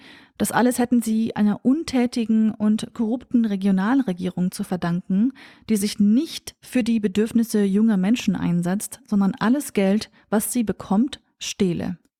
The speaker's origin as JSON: {"language": "German", "town": "Sulaymaniyah", "region": "Sulaymaniyah Governorate", "country": "Iraq", "tie": "born or raised there", "said": "Es handelt sich hier natürlich auch um meine Heimatregion, meine Heimatstadt Slimani."}